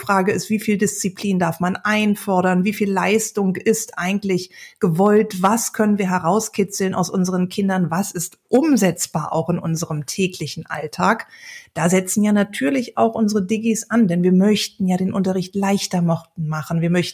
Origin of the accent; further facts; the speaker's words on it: Berlin, Germany; kurz bevor es dann losgeht mit der EM am 14. Juni in meiner Heimatstadt Berlin.